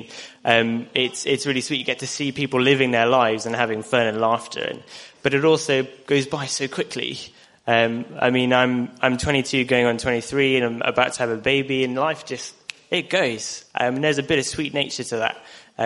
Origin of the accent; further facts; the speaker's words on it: Wales, United Kingdom; now in Buckshaw Village, United Kingdom; Me and my wife have come from, we're originally from Wales, we drove from Cardiff yesterday from my in-laws' family, my in-laws, and but actually we're living in North England at the moment